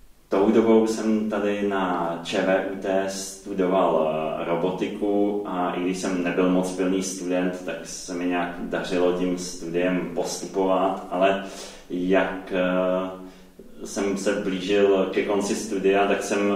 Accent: Jablonec nad Nisou, Liberec Region, Czechia; přišel jsem vlastně z Jablonce nad Nisou, odkud pocházím, jsem do Prahy na vysokou školu

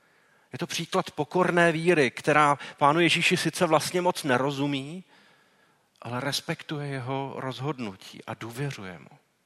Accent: Prague, Czechia; born there; Já jsem se narodil v Praze, jenom kdybyste měli pocit, že jsem nekorektní vůči Pražákům.

